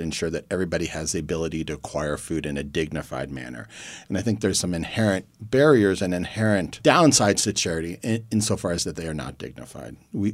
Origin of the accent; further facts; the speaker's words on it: Youngstown, Ohio, United States; I grew up in Youngstown, Ohio, which, as you probably all know, was a very thriving steel town until about early 1980s.